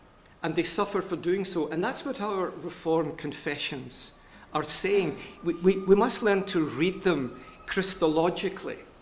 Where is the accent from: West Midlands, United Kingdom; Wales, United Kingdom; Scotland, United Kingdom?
Scotland, United Kingdom; Glasgow; I'm from Glasgow. My first degree was in Glasgow.